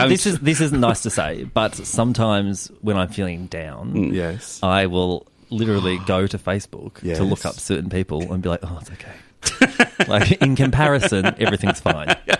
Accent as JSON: {"language": "English", "town": "Berwick", "region": "Victoria", "country": "Australia", "tie": "born or raised there", "said": "I grew up in Melbourne."}